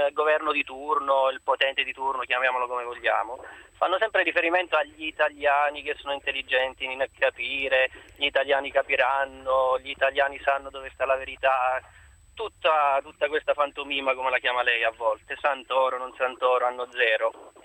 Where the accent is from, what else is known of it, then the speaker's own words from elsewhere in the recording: Abruzzo, Italy; now in Ferrara, Italy; io sono abruzzese anche se sono a Ferrara